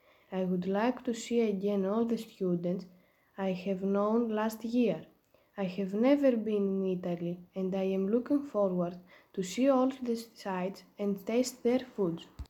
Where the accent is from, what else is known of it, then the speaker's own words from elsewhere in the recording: Naousa, Central Macedonia, Greece; English is a second language; I am 14 years old. I am from Nausa, Greece.